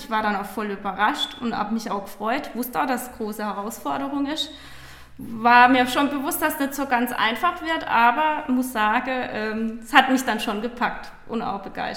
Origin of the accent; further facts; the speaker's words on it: Eichstätt, Bavaria, Germany; ich komme direkt aus Eichstätt. Ich bin hier schon sehr lang verwurzelt. Meine Eltern kommen von hier.